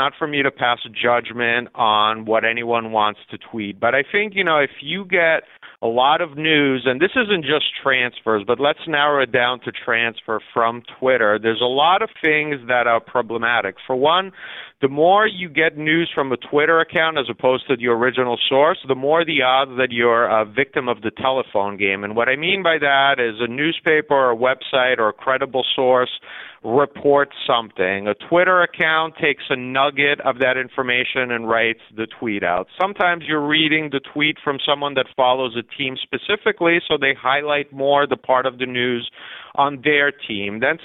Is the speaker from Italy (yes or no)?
yes; Italy; I grew up in Italy